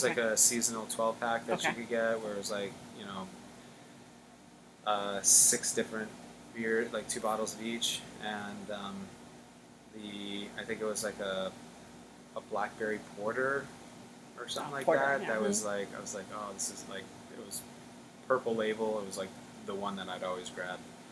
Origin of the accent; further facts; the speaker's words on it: New York, United States; Yeah, so growing up in New York, we drank a lot of 40s.